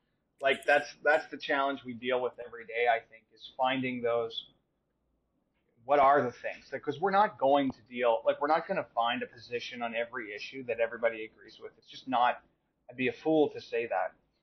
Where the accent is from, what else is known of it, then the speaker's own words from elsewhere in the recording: Manitoba, Canada; and I'm from Manitoba, which you know, sometimes people aren't sure where that is.